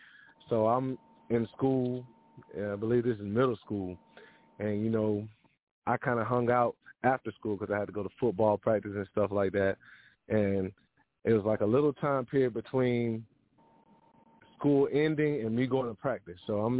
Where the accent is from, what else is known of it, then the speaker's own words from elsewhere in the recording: Ghana; born there; I was born in Ghana. And in my culture, where I'm from, we have a name that coincides with the day that we're born.